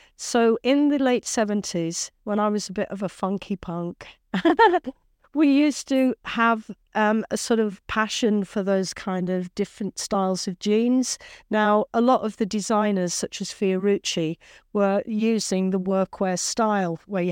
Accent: Yorkshire and the Humber, United Kingdom; I hail from Yorkshire. A place that is known for tailoring and wool has had a historic connection to the industry.

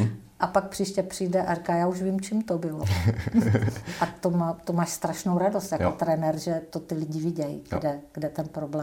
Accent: Moravia, Czechia; A já jsem holka z Moravy

